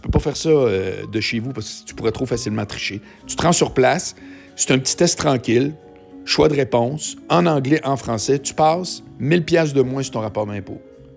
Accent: Charlesbourg, Quebec, Canada; Moi, je viens de Charlebourg.

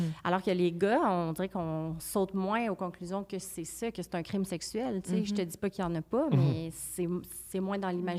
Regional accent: Quebec, Canada; Probablement, parce que je viens d'Abitibi

